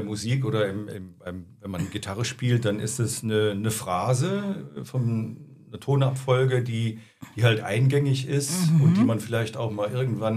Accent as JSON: {"language": "German", "town": "Düsseldorf", "region": "North Rhine-Westphalia", "country": "Germany", "said": "Ja, ich komme aus Düsseldorf eigentlich."}